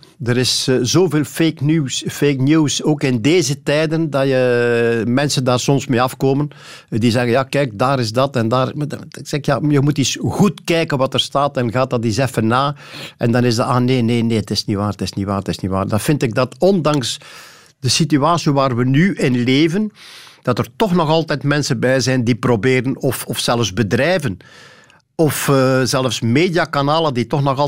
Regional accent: Sint-Niklaas, Flanders, Belgium; born there; also born or lived in Temse; Eigenlijk was het Temse, maar ik woon al langer in Sint-Niklaas dan ik in Temse gewoond heb. Dus laat ons maar zeggen, ik woon in de straat waar ik geboren ben.

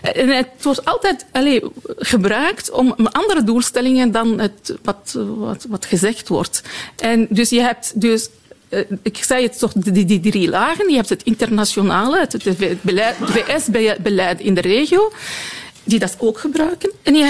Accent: Morocco; Ik ben afkomstig uit Marokko. Dat is de mensen, de overgrote meerderheid zijn soenieten.

